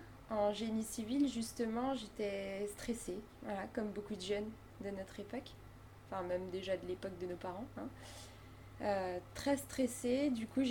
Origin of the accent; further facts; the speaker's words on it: Varois-et-Chaignot, Bourgogne-Franche-Comté, France; also born or lived in Dijon; je suis née à Dijon. J'ai habité à Varoix pendant 31 ans. Non, un petit peu moins parce que je suis partie de chez mes parents entre-temps